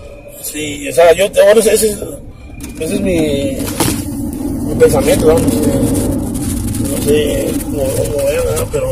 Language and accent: Spanish; Guanajuato, Mexico; yo soy de Guanajuato.